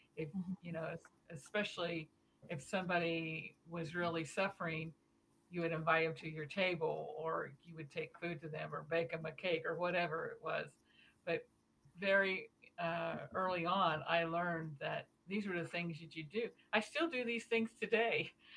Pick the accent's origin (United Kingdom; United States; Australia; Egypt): United States; Midwest; now in Kansas, United States; You know, I was raised in the Midwest, and I've just been in Southwest Kansas little over 20 years.